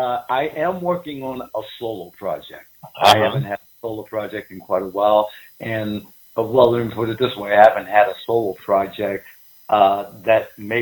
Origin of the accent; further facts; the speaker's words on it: United States; You know, I'm an American, not a Russian.